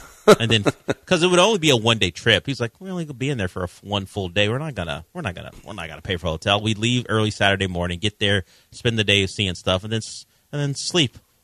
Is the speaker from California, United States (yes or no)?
yes; California, United States; because I grew up in California, so going to Vegas was a normal thing.